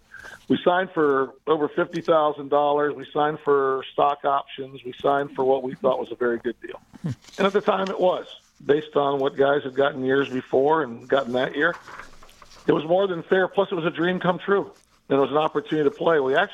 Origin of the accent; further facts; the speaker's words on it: Merritt Island, Florida, United States; He was from Rockledge. I was from Merritt Island.